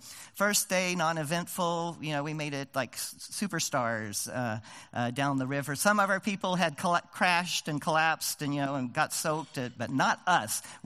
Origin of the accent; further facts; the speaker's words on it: Houston, Texas, United States; And I grew up in Houston, had friends, so I wasn't going to sleep on the streets that night.